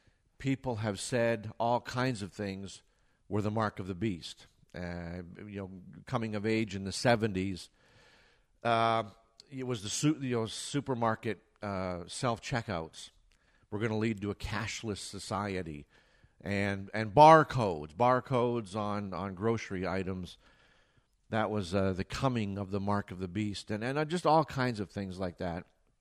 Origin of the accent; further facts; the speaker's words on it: Canada; now in United States; You know, being born and raised in Canada, winters are long and hard.